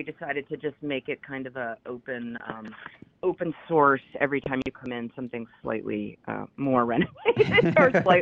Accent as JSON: {"language": "English", "region": "New Jersey", "country": "United States", "said": "Our bar leader back there is Paul Finn, and he's from Long Island, and I'm from New Jersey"}